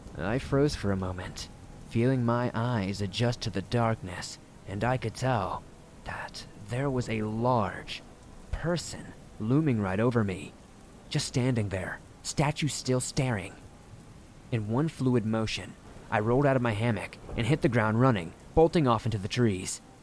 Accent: Rhode Island, United States; But given that my home state of Rhode Island is like the size of a postage stamp

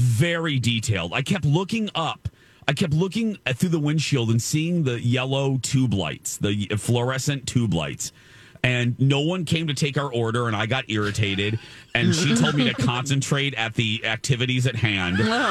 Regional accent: Michigan City, Indiana, United States; We had a couple of these in my hometown in Michigan City.

